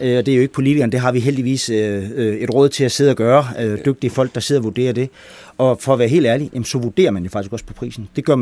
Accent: Guldborgsund, Zealand, Denmark; Nu kommer jeg fra Guldborgsund.

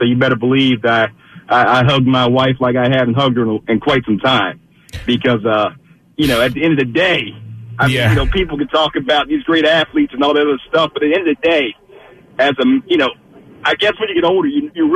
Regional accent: Philadelphia, Pennsylvania, United States; there's no bigger basketball fan growing up in Philly for 45 years than me.

